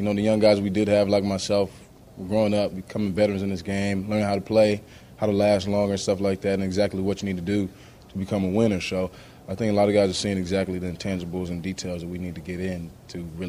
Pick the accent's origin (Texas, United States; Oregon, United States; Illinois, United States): Texas, United States; Houston; I'm from Houston, so I was watching.